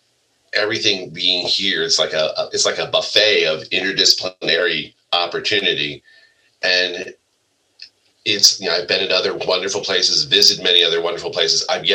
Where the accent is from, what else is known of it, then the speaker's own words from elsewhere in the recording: East Coast, United States; now in Stanford, United States; I've been here now a while, but I grew up on the East Coast like Dr. Grant.